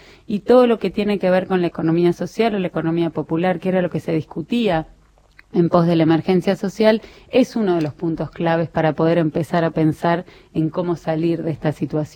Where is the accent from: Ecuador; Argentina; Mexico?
Argentina; sentir que somos tantos argentinos que creemos en la democracia